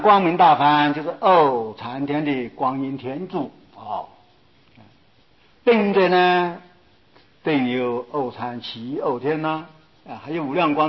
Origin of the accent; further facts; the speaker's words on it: China; 所以我们中国人对这个龙啊也蛮有研究的